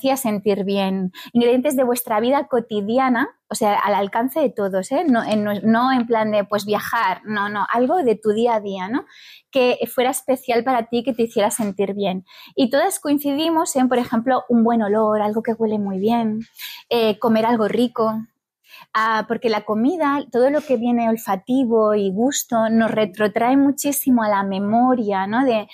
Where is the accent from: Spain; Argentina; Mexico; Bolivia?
Spain; Barcelona, Catalonia; Yo soy de Barcelona, he nacido allí y la conozco bien, es mi ciudad.